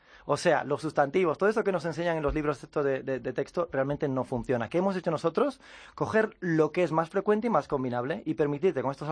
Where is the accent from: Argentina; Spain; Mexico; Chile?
Spain; Galicia; como buen loco gallego, porque soy gallego